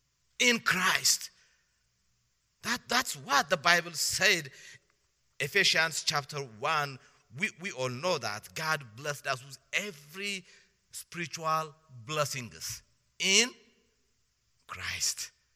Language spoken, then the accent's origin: English; Ethiopia; I'm from Ethiopia, from one of the poorest countries in the world.